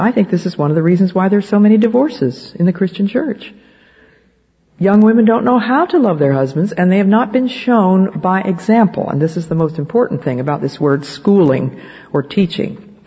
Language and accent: English; Philadelphia, Pennsylvania, United States; also born or lived in New Jersey; And I remember very well when I was only 9, we moved from Philadelphia to New Jersey